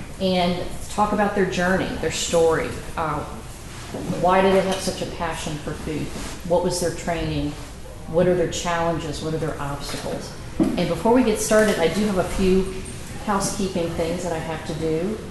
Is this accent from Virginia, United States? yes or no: yes; Richmond, Virginia, United States; I'm from Richmond, so I'm coming back here.